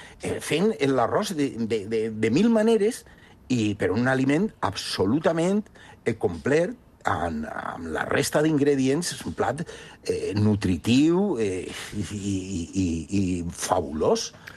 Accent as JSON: {"language": "Catalan", "town": "El Palmar", "region": "Valencian Community", "country": "Spain", "tie": "born or raised there", "said": "Aquí s'ha menjat arròs tota la vida, tots els dies. Jo que m'he criat en el Palmar"}